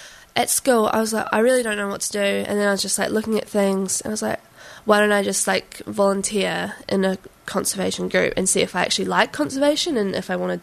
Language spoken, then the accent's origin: English; Matamata, Waikato, New Zealand; I'm from Matamata area, from a farm.